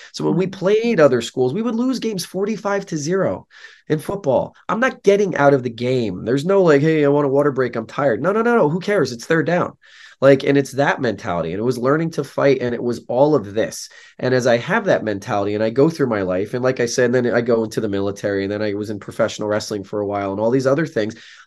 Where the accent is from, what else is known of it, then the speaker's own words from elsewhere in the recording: New Jersey, United States; I grew up in Northern New Jersey and people say, wow, you're always so positive.